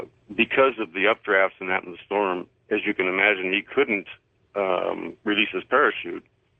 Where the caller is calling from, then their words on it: Mojave Valley, Arizona, United States; I'm calling you from Mojave Valley, Arizona.